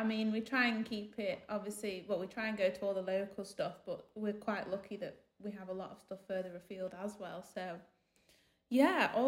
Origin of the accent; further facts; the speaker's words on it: York, Yorkshire and the Humber, United Kingdom; also born or lived in Bristol; now in Manchester, United Kingdom; So I was born in Bristol, raised in York, made in Manchester.